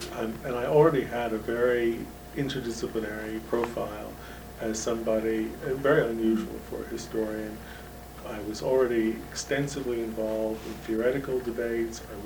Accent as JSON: {"language": "English", "town": "New York City", "region": "New York", "country": "United States", "tie": "born or raised there", "said": "I grew up in New York City in the late 60s, early 70s."}